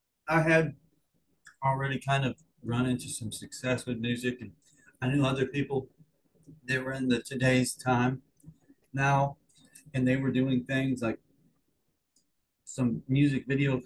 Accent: United States; I'm 32 years old now, and growing up in America, you've probably heard about him.

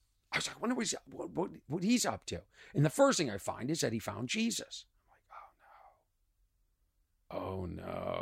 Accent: Boston, Massachusetts, United States; accent: Boston; Sorry, my Boston accent's coming through.

